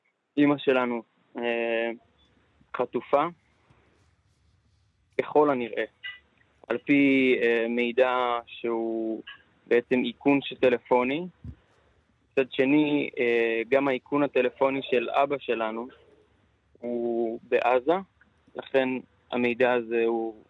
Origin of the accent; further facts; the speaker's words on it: Be'eri, Southern District, Israel; קיבוץ בערי. אני מקיבוץ בערי.